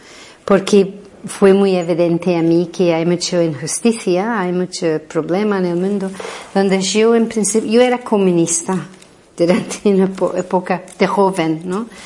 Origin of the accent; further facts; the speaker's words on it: Glasgow, Scotland, United Kingdom; yo soy de Glasgow, soy de un barrio súper pobre, es que yo nunca he tenido 2 duros, ¿no?